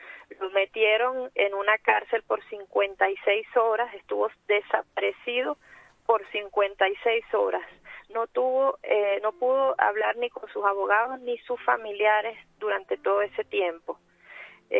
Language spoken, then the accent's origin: Spanish; Spain; Yo como española, como madre de familia, que tengo dos hijos también españoles